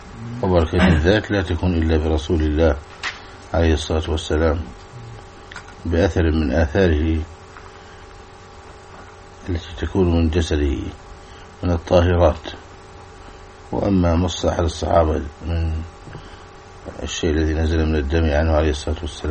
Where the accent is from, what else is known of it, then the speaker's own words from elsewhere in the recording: Egypt; ويوجد في الأغاني القديمة حتى عندنا في مصر كان فيها شيء يدعو إلى مثلا الأدب